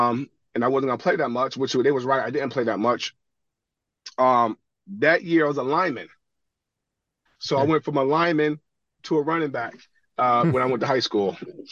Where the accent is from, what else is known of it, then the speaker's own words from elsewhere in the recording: Hudson, New York, United States; we grew up in Hudson. So yeah, Hudson, Ichabod Crane, Chatham, and all these little towns around us.